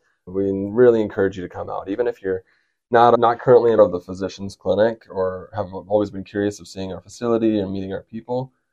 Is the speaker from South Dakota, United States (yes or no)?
yes; Miller, South Dakota, United States; also born or lived in Iowa; So much like Dr. Larson, I am from South Dakota as well. I grew up in Miller, South Dakota, spent some time in North Dakota, spent some time in Iowa. Now it's just really good to be back here in my home state